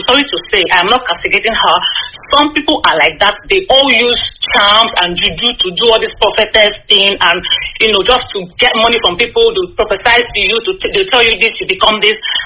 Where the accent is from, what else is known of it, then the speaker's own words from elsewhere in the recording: Imo, Nigeria; I am from Imo State.